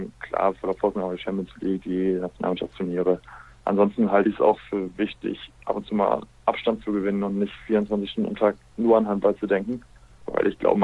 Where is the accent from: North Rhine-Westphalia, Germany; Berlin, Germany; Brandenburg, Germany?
North Rhine-Westphalia, Germany; Essen; doch nochmal ein Plädoyer für meine Heimat, dass die meisten der Spieler, die ja von außerhalb kamen, sich auch in Essen sehr wohl gefühlt haben